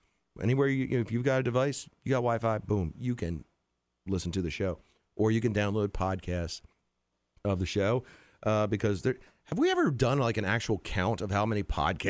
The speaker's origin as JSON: {"language": "English", "town": "Richmond", "region": "Virginia", "country": "United States", "tie": "born or raised there", "said": "Now, I grew up in Richmond."}